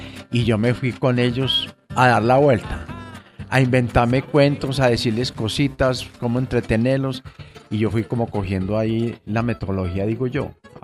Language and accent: Spanish; Medellín, Antioquia, Colombia; Comuna 4, y yo nací en el año 55, fui engendrado y criado hasta los 11 años en este lugar